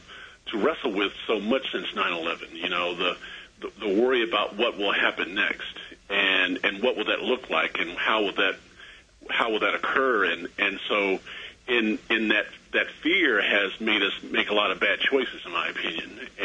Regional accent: Kansas, United States; Well, you know, I live in Kansas, and I grew up in Kansas, and I was teaching.

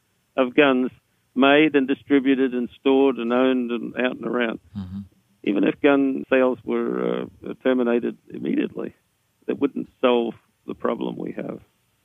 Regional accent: Australia; Well, you know, I'm from Australia. I didn't grow up with guns.

